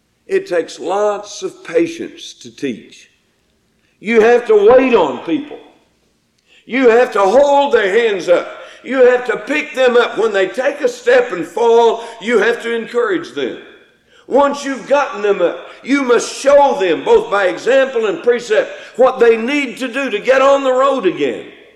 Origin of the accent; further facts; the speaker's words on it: Texas, United States; When I was a young fellow growing up in West Texas, we used to watch the cowboys when they'd come to town